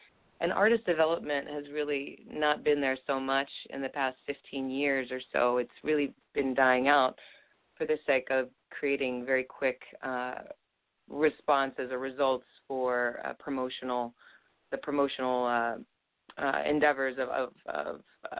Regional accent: Littleton, Colorado, United States; now in New York City, United States; So I was raised in Littleton, Colorado, and in 1999, we know that the Columbine High School tragedy happened. And right after that, I moved to New York City and then experienced 9/11 when I was just first living here.

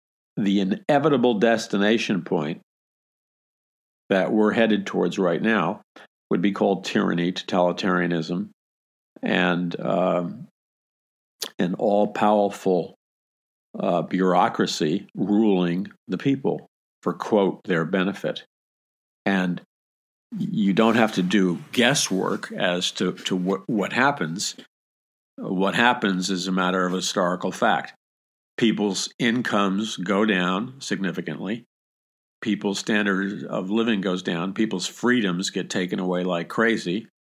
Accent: United States; And so we assimilated. I mean, we're Americans.

